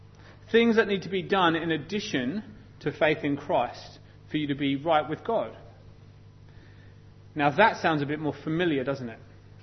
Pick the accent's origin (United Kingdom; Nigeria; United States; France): United Kingdom; Now, even though I'm British, emotions are not a bad thing